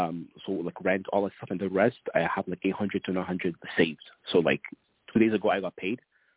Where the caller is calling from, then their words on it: Vancouver, British Columbia, Canada; I'm calling from Canada, actually, from Vancouver, like